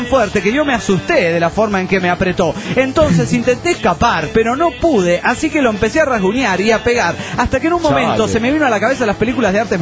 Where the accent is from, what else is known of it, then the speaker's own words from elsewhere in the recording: San Martín de los Andes, Neuquén, Argentina; de San Martín de los Andes, Argentina.